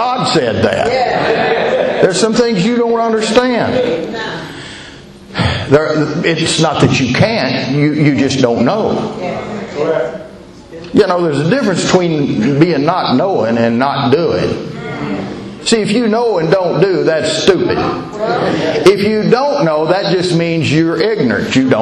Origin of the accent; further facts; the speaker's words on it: Louisiana, United States; also born or lived in Texas; See, I come from Louisiana, Texas. I was born in Texas, and I've lived in Louisiana most of my life, though. In the South.